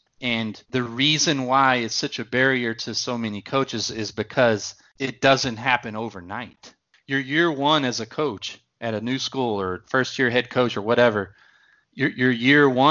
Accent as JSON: {"language": "English", "region": "Texas", "country": "United States", "tie": "born or raised there", "said": "Especially the part of Texas where I grew up in East Texas is you know, really big time football, and everything sort of centered around Friday night."}